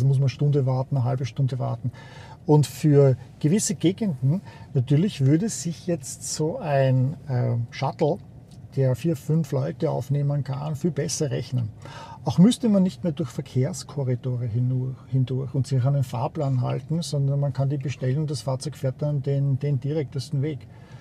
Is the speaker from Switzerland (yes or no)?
no; Tyrol, Austria; Weil wir sind Tiroler